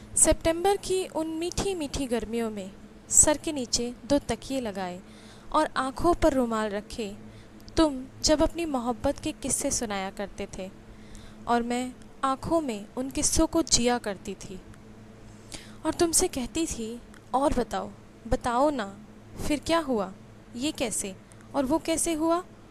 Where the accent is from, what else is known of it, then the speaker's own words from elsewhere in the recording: Delhi, India; मैं दिल्ली की रहने वाली हूँ